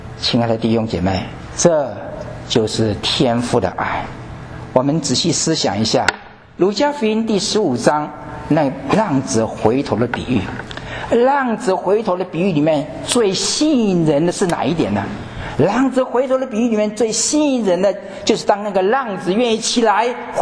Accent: Taiwan; 曾经在台湾，因为我从台湾来，所以这个例子是用台湾的例子

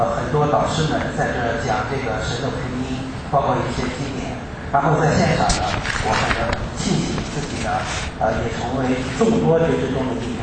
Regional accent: Rizhao, Shandong, China; 我是来自山东日照， … 这次呢是主要来美国探望我的表姐和先生。

